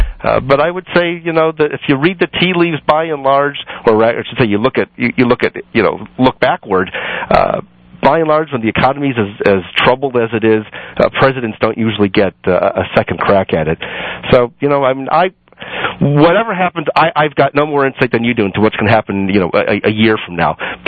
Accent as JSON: {"language": "English", "town": "Cleveland", "region": "Ohio", "country": "United States", "tie": "born or raised there", "said": "I was 8 years old in 1968. I was growing up in Cleveland, Ohio, and I can remember seeing the troop carriers taking National Guardsmen in full uniform and riot gear heading to downtown Cleveland"}